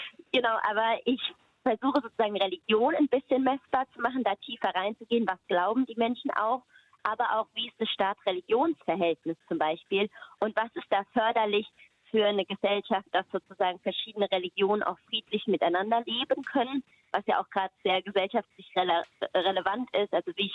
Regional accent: Heppenheim, Hesse, Germany; accent: South Hessian; ursprünglich komme ich von der Hessischen Bergstraße aus Heppenheim, also Südhessen. Das hört man vielleicht jetzt manchmal im Gespräch ein bisschen den Dialekt. Also den kölschen Dialekt habe ich noch nicht so ganz drauf, aber kommt doch.

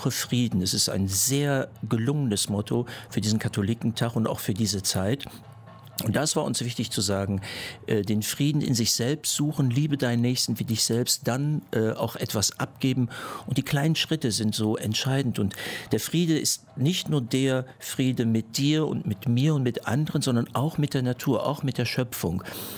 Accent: Münster, North Rhine-Westphalia, Germany; Und freue mich, dass ich in meiner Heimatstadt

